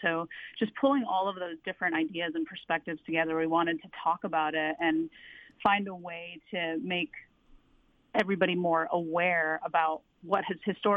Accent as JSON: {"language": "English", "region": "Ohio", "country": "United States", "tie": "born or raised there", "said": "I grew up in Ohio. Cannabis was everywhere."}